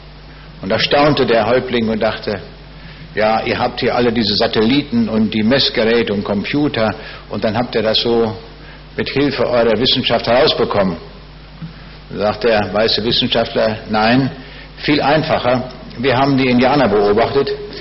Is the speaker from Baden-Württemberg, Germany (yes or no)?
no; Braunschweig, Lower Saxony, Germany; Ich komme aus Braunschweig. Die Frage ist, wo liegt das?